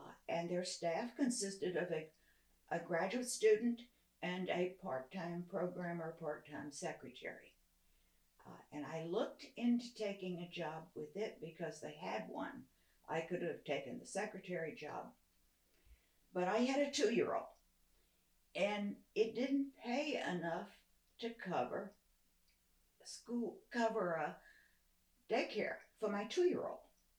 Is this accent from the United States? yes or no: yes; Charlottesville, Virginia, United States; I'm from Charlottesville, Virginia. And I went to Hollins College in Roanoke, Virginia, and got a BA in chemistry.